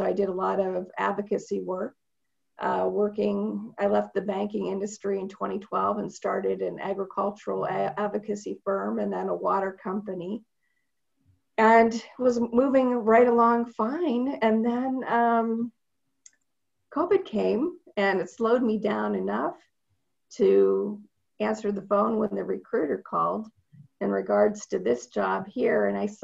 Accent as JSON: {"language": "English", "town": "Wattsburg", "region": "Pennsylvania", "country": "United States", "tie": "born or raised there", "also_born_or_lived": "Wiesbaden, Germany", "said": "we came home and went back to the farm in Pennsylvania, outside is a little town called Wattsburg outside of Erie, Pennsylvania. And I grew up on our family dairy farm and potato farm."}